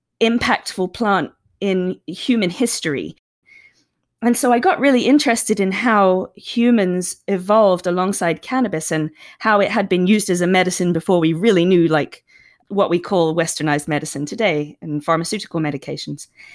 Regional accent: England, United Kingdom; Obviously, I'm from England and that's

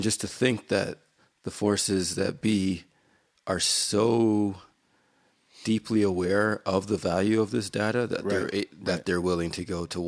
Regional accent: Canada; That's if so, that's very sad for us being Canadian.

